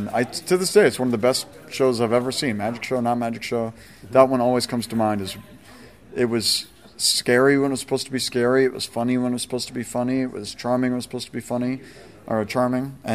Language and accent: English; Binghamton, New York, United States; now in New York City, United States; So where I grew up in Binghamton, though, it's up near Ithaca, Syracuse. It's about 3.5 hours, 4 hours out of the city.